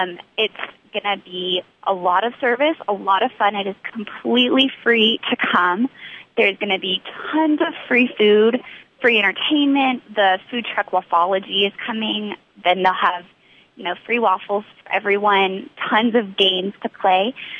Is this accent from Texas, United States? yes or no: yes; Frisco, Texas, United States; I'm from Frisco, Texas.